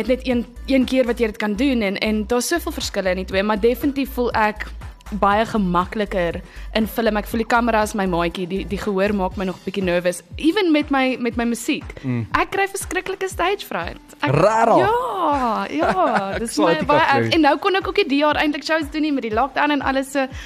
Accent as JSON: {"language": "Afrikaans", "town": "Swellendam", "region": "Western Cape", "country": "South Africa", "tie": "born or raised there", "said": "ek het op Swellendam groot geword, so ek was daar op laerskool en natuurlik, dis fantasties om 'n klein dorpie groot te word."}